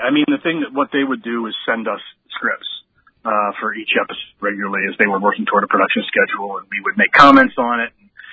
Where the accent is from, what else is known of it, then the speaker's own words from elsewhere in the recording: Illinois, United States; I was born and raised in East Central Illinois, a little farm town out there, and went to the University of Illinois on an ROTC scholarship, got commissioned in 93.